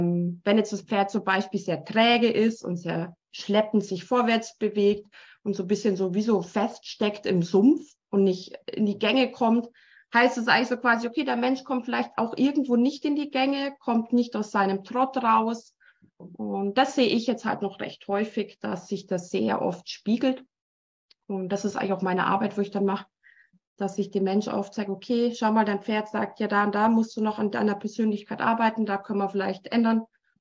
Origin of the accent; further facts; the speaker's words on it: Bavaria, Germany; accent: Bavarian; ich bin ein echter Bayer und kann dann vorkommen, dass mal ein bayerisches Wort bei rumkommt.